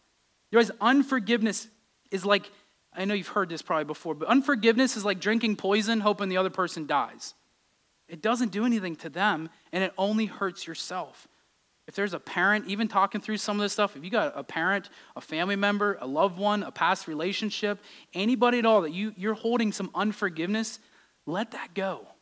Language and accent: English; Pittsburgh, Pennsylvania, United States; I grew up in Pittsburgh. Everybody does the same things.